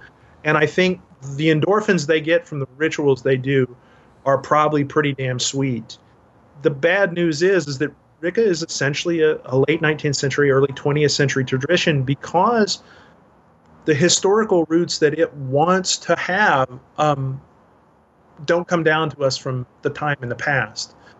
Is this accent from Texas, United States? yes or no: yes; Dallas, Texas, United States; Robert Tilton, the minister from my hometown in Dallas